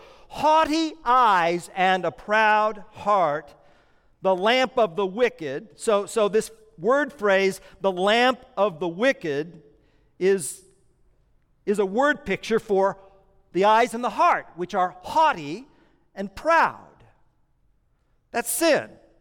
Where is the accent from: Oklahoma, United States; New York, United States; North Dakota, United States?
Oklahoma, United States; Tulsa; born there; I was born in Tulsa, Oklahoma.